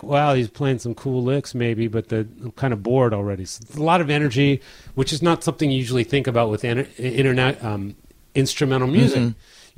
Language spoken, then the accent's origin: English; Baltimore, Maryland, United States; yeah, well, I'm playing my hometown, Baltimore, Maryland.